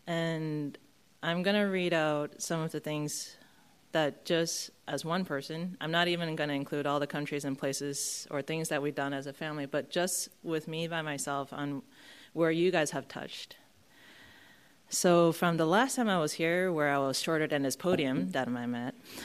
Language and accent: English; Taiwan; first language Mandarin Chinese; English is a second language; due to growing up in the Republic of China, Taiwan, my first language was Mandarin Chinese.